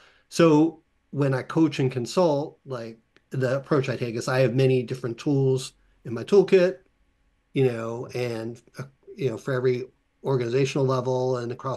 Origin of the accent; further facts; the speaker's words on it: Philadelphia, Pennsylvania, United States; So as you said, I'm from Philly